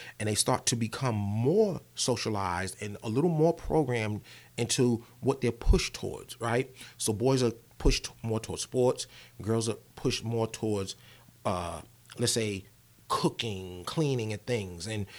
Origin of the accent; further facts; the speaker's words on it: New York, United States; One of the first things that I noticed, even coming up as a young kid growing up in New York, was our socialization, right?